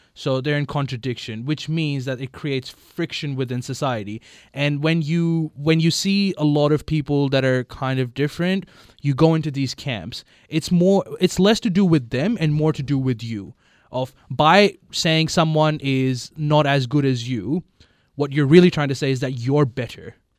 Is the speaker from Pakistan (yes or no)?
yes; Pakistan; now in Australia; I'm Australian, my identity is somewhat Australian. My identity can also be Muslim. My identity can also be an immigrant from Pakistan.